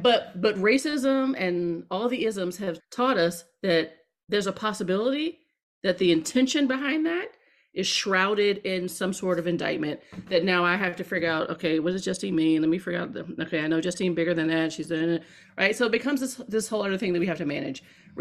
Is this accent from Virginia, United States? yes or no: yes; Hampton, Virginia, United States; my parents taught at Hampton University, so I'm from Hampton.